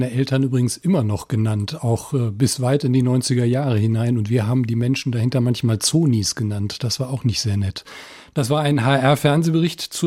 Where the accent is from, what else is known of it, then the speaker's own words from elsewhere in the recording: West Germany, Germany; 89 habe ich diese Dörfer als Wessi mal betreten.